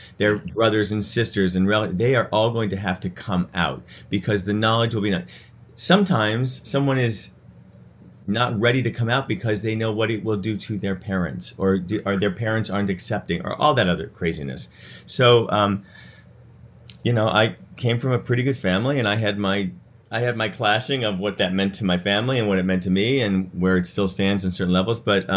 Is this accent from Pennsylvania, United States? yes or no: no; St. Louis, Missouri, United States; I grew up in St. Louis, Missouri, and my dad is a demolition contractor.